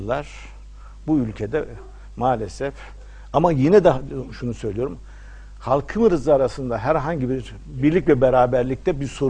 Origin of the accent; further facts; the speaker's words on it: western Anatolia, Turkey; Her yerde ben bir Batı Anadolu insan olarak Doğu Anadolu'da daha fazla itibar gördüm.